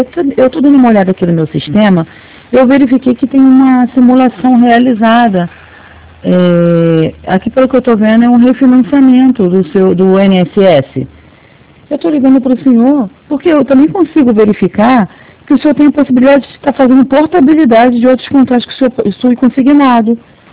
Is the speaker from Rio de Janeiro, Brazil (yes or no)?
yes; Rio de Janeiro, Brazil; Eu sou aqui do Rio mesmo, do Rio de Janeiro.